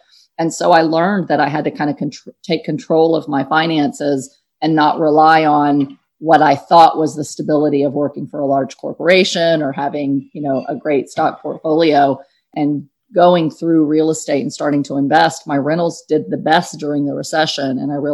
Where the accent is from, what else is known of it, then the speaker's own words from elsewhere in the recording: San Antonio, Texas, United States; I mean, I grew up in San Antonio, Texas in Section 8 housing.